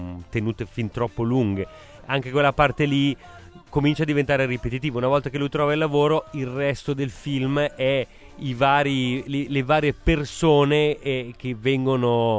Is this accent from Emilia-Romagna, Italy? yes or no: no; Naples, Campania, Italy; io perché sono di origine, i miei nonni erano napoletani, ma io sono napoletano del Vomero